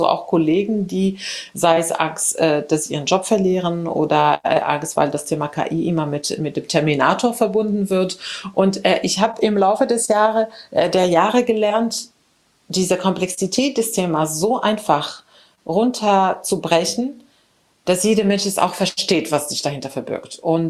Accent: Morocco; moved away as an adult; also born or lived in Spain / Germany; Ich bin in Marokko aufgewachsen. Dann war ich in Spanien zum Studieren. Ich habe dort meinen Bachelor gemacht in Elektrotechnik, wie gesagt. Dann kam ich nach Deutschland, habe hier nochmal einen Master gemacht in Wirtschaftsingenieurwesen.

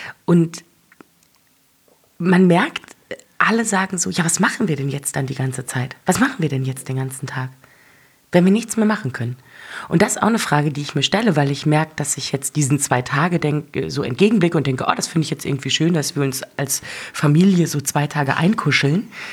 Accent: North Rhine-Westphalia, Germany; Ich komme nämlich ursprünglich aus dem Ruhrgebiet.

